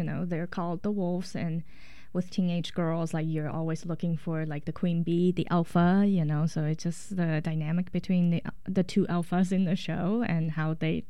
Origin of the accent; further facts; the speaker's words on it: Taiwan; just growing up in Taiwan